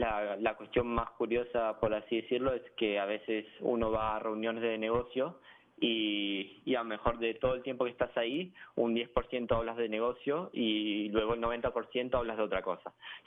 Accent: Mar del Plata, Buenos Aires Province, Argentina; moved away as an adult; also born or lived in Spain / Italy; Yo nací en Argentina, nací en Mar del Plata, ahí es donde está mi familia y donde siempre estará mi hogar. Y luego con 18 años me fui a estudiar a España. Estuve también estudiando un año en Italia, entonces, bueno, tengo un poco de mezcla de todos lados y por eso tengo un acento así un poco raro también.

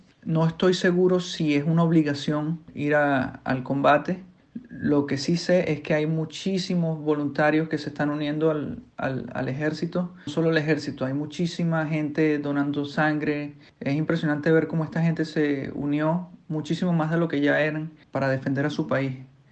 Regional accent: Venezuela; also born or lived in China; now in Dnipro, Ukraine; Pero sí, así fue como llegué a China. Así fue como salí de Venezuela.

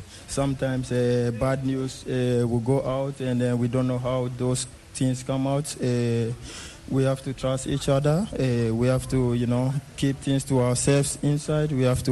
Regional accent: Ghana; Because it's one of the most important trophies in my career as a Ghanaian and as a footballer.

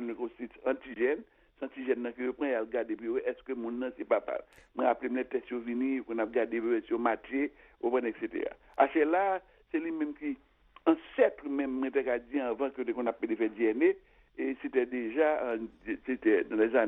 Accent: Haiti; Et ce n'est pas nous-mêmes seulement en tant qu'haïtien qui bah, ça est arrivé.

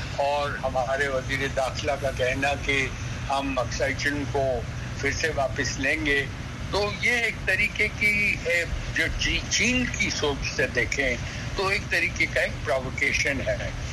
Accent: Jammu and Kashmir, India; جب جموں اور کشمیر کے لیے ہندوستانی سرکار نے ہماری ریاست کو, میں کشمیری ہوں

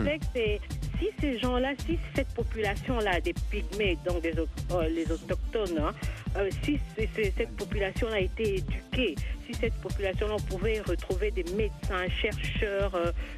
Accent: Boende, Tshuapa, DR Congo; chez moi, je suis de Boende et je suis de Dikela.

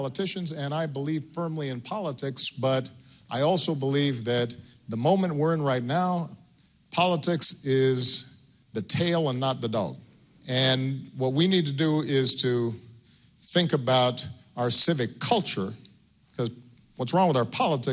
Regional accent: Hawaii, United States; born there; I was born in Hawaii.

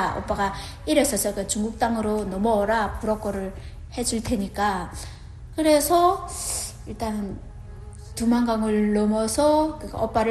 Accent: Namyang, North Hamgyong, North Korea; moved away as an adult; 저는 함경북도 은성군 남양노동자구에서 왔고요.

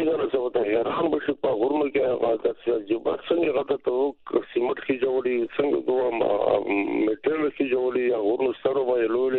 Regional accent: Pakistan; زه پاکستاني

